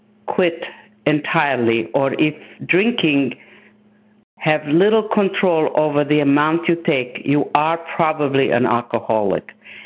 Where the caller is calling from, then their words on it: Boynton Beach, Florida, United States; from South Florida, Boynton Beach.